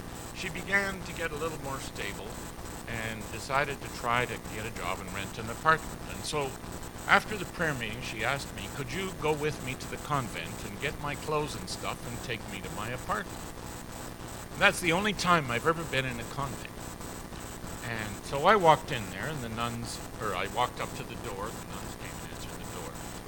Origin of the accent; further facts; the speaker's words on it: Ottawa, Ontario, Canada; born there; Now I'm a Canadian and I was born in the capital of Canada.